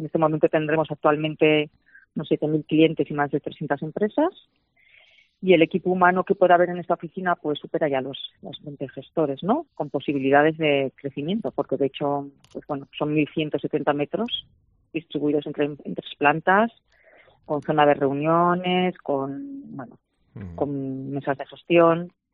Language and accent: Spanish; La Rioja, Spain; De hecho, todo el equipo es riojano, es de aquí de La Rioja.